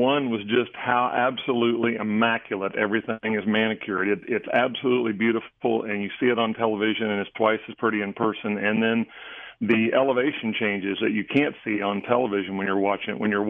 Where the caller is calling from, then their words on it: St. Petersburg, Florida, United States; St. Petersburg, Florida today.